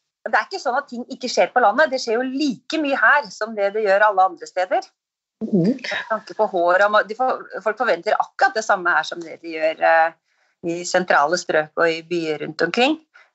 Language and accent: Norwegian; Skjåk, Innlandet, Norway; jeg er fra Sjåk oppe i Gudbrandsdalen, så jeg savnet litt livet på landet.